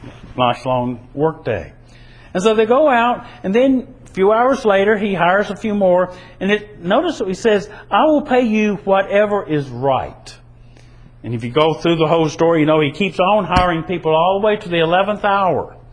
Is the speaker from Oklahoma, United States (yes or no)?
no; South Carolina, United States; You think about Florida, even I grew up in South Carolina. It was even hot up there in the summertime.